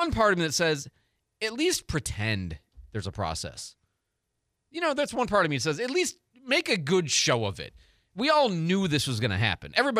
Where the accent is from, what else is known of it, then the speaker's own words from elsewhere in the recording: Detroit, Michigan, United States; also born or lived in Chicago / St. Louis / Arizona; the Lions, I'm from Detroit, originally, you know, before I was from Chicago, and before I was from St. Louis, and before I was from Arizona